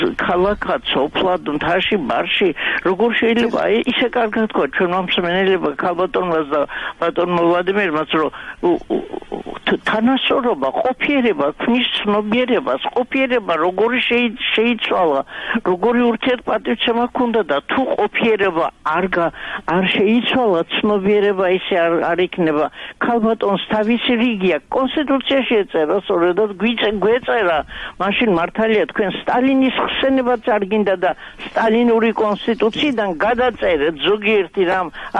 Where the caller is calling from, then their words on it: Imereti, Georgia; მე იმერეთიდან გირეკავთ